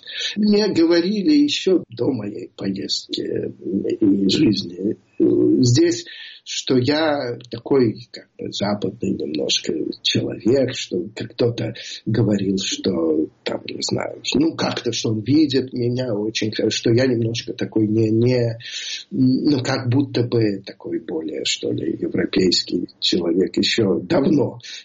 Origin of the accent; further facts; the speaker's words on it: Russia; узнав, что мы из России